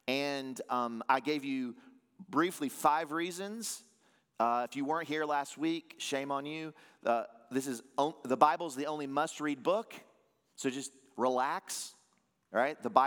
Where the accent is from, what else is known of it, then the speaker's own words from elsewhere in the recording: Tennessee, United States; also born or lived in Virginia; I just came from Virginia. I was born in Virginia. I grew up in Tennessee, but I was born right outside D.C.